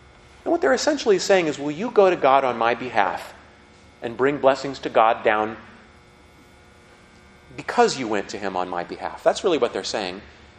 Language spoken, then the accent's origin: English; Billings, Montana, United States; When I'm a little boy, I grew up in Billings, Montana. And right next to an Indian reservation, so I got lots of Indian stories.